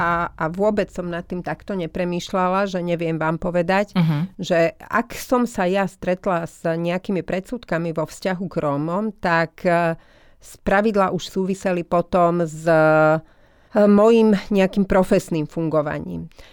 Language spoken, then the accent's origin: Slovak; Púchov, Trenčín Region, Slovakia; V časoch, keď ja som vyrastala, tak v Púchove nežila nejaká veľká rómska komunita.